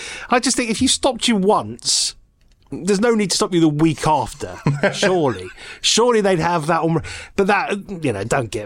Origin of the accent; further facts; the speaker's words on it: Northern England, United Kingdom; accent: Northern; Northern, just generic Northern.